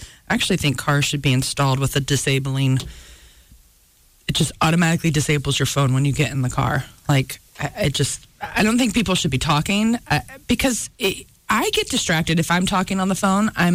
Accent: North Carolina, United States; And I'm from North Carolina

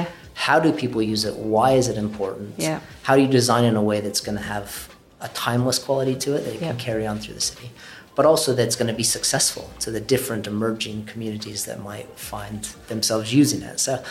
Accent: United States; so I'm American, so I was enrolled in college, university if you have it

